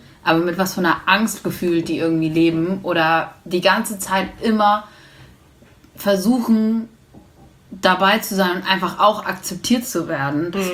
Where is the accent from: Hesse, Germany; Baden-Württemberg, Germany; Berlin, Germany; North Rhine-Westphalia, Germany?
North Rhine-Westphalia, Germany; Dortmund; Also ich komme wirklich aus Dortmund und meine Eltern auch.